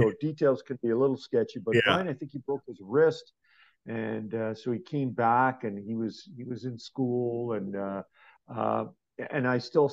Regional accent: Edmonton, Alberta, Canada; I'm born and raised in Edmonton and I used to walk down Jasper Avenue when they were winning the Stanley Cups and all that kind of stuff.

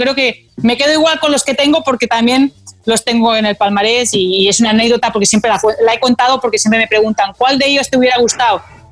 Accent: Barcelona, Catalonia, Spain; soy en Barcelona, en mi público, con mi gente, en mi ciudad, en mi país

